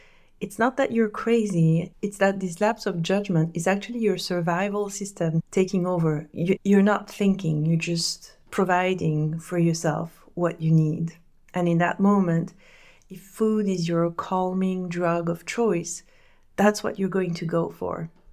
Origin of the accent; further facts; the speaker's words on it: France; English is a second language; My grandma was a chef, my father was a chef. I come from France, the culture around food is incredible.